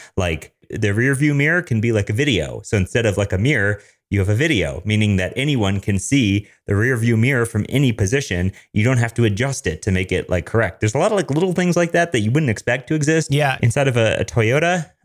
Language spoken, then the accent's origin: English; Denver, Colorado, United States; I'm a developer from Denver here.